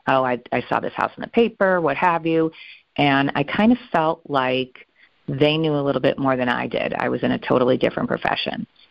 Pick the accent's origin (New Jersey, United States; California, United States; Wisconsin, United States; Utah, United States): California, United States; San Jose; also born or lived in Key West, Florida; now in Pennsylvania, United States; as a kid, I grew up in San Jose, California, Key West, Florida, but went to college here and have been here ever since.